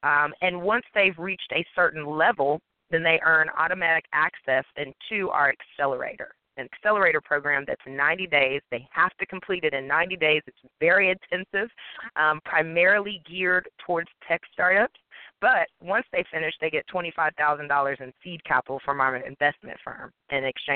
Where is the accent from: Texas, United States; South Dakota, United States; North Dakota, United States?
Texas, United States; Dallas; I'm from Dallas, and I've just been doing a lot in the community lately